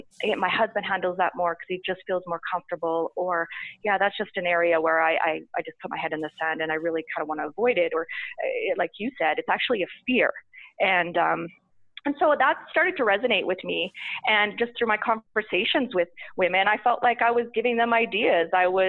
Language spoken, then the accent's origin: English; Saskatchewan, Canada; I was from Saskatchewan. I'd went to university there